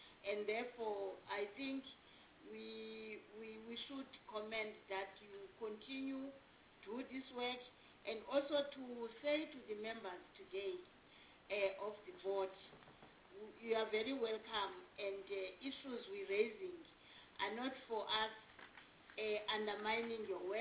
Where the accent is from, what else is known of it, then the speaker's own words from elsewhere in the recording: South Africa; But also because I've been around for some time as a South African, not necessarily as this member.